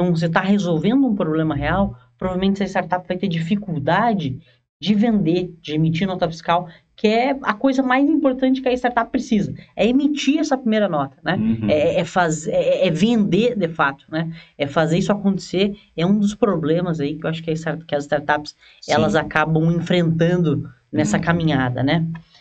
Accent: São Paulo, Brazil; now in Cascavel, Brazil; Porque eu e o Felipe aqui viemos de São Paulo, né?

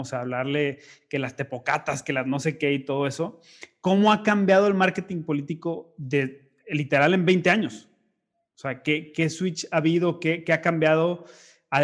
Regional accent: Monterrey, Nuevo León, Mexico; Ibas a ir a Monterrey, a mi ciudad natal, pero pues no se pudo por el COVID, etcétera.

